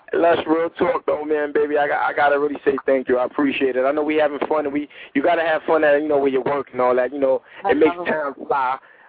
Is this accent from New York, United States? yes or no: yes; New York, United States; I know I'm from New York, I rep Harlem, but at the end of the day, I make music, man.